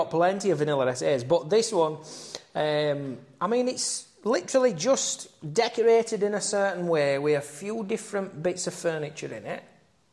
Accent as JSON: {"language": "English", "town": "Barnsley", "region": "Yorkshire and the Humber", "country": "United Kingdom", "said": "I'm coming from Barnsley, me or so."}